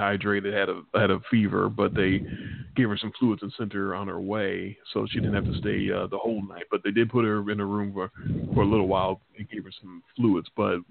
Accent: Chicago, Illinois, United States; my boss knows that I'm from Chicago and I'm a Bears fan.

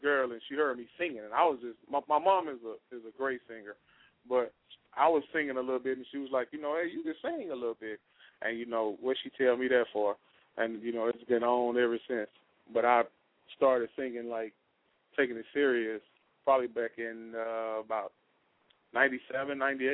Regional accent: Hot Springs, Arkansas, United States; Well, I'm originally from Hot Springs, Arkansas. So Kansas, as they like to call it up here, but it's Arkansas. Fresh out of Hot Springs, Arkansas, man

